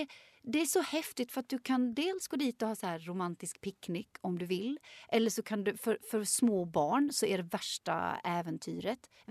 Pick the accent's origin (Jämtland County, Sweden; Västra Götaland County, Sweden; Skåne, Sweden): Skåne, Sweden; Lund; med tanke på att jag är uppvuxen i Lund och aldrig hade hört talas om den förrän i vuxen ålder.